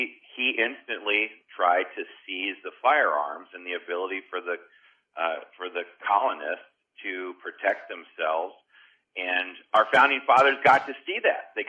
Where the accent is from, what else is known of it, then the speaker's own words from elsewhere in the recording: Iowa, United States; I know Iowa, my home state, is one of those states